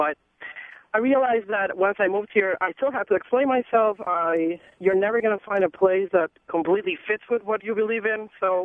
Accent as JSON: {"language": "English", "country": "Puerto Rico", "lives_now": "Davenport, United States", "said": "I had to explain over and over the fact that I was from Puerto Rico, that I was a U.S. citizen, all these things."}